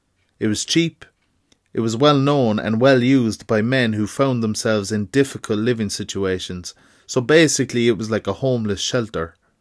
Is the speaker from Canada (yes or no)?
no; Cork, Munster, Ireland; my hometown, Cork, we're located on the southern coast and it's dubbed the real capital of Ireland. However, it's the second most populated city after Dublin.